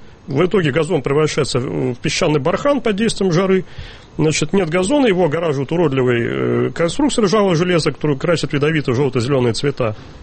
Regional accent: Moscow, Russia; я смотрю на эти вещи как москвич

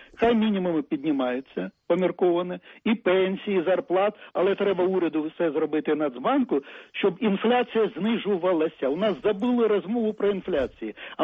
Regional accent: Alchevsk, Luhansk Oblast, Ukraine; я сам з Олчевська

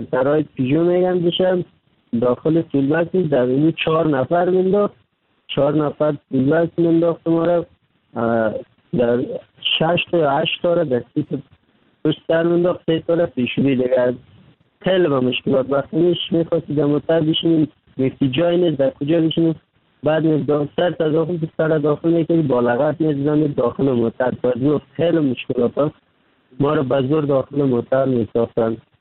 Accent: Kabul, Afghanistan; now in Turkey; اما از افغانستان آمدم، طرف پاکستان آوردم، آمدم از کابل آمدم

